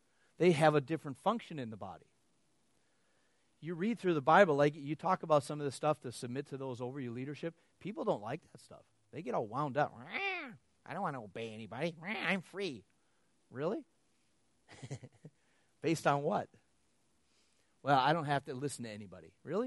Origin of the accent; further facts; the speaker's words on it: Wisconsin, United States; Well, so do some people in Wisconsin. You know, I'm from Wisconsin.